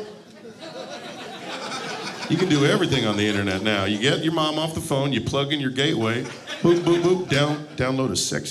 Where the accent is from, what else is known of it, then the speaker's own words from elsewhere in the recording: Boca Raton, Florida, United States; also born or lived in Miami; I was born in Miami, but I grew up in Boca Raton, Florida.